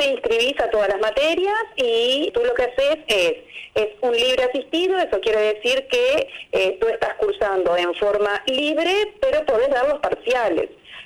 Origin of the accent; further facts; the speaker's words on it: Melo, Cerro Largo, Uruguay; porque soy de Melo